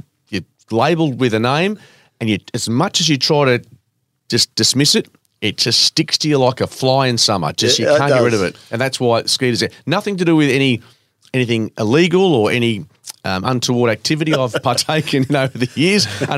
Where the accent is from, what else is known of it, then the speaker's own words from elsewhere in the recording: Niagara Falls, Ontario, Canada; Well, I was born 11 pounds over there.